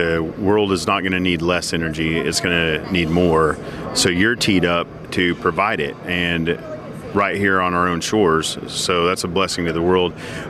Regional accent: Oklahoma, United States; I'm from Oklahoma, so there we go.

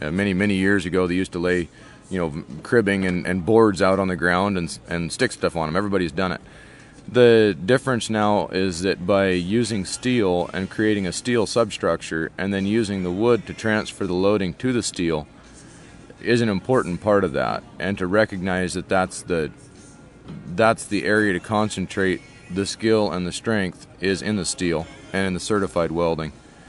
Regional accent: Ronan, Montana, United States; Ronan, Montana. Charlo, Montana is where our shop is located.

